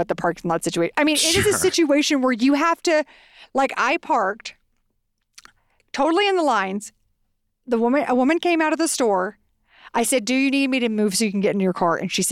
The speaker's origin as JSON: {"language": "English", "region": "Texas", "country": "United States", "said": "And we are from Texas. I just want to preface it with we are the experts."}